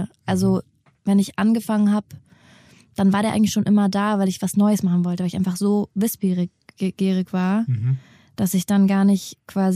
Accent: Mannheim, Baden-Württemberg, Germany; born there; Ich bin ja tatsächlich geboren in Mannheim eigentlich.

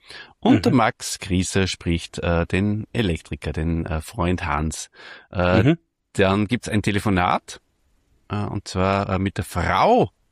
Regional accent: Austria; ich tue mir als Österreicher natürlich ein bisschen schwer mit diesem Wort.

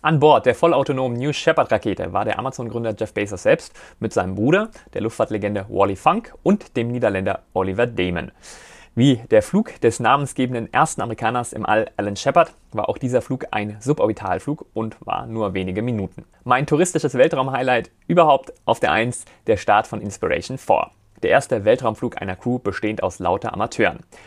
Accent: Rhineland-Palatinate, Germany; born there; als gebürtigem Rheinland-Pfälzer

